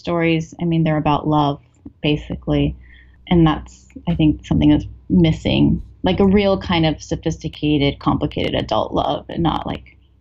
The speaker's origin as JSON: {"language": "English", "region": "California", "country": "United States", "tie": "born or raised there", "said": "But then also I grew up in California and I was not interested in the quote unquote West at all."}